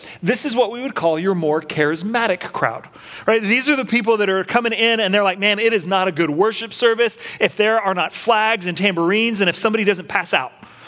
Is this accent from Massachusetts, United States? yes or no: no; Texas, United States; now in Portland, United States; I remember moving to Portland and I was coming from Texas up here.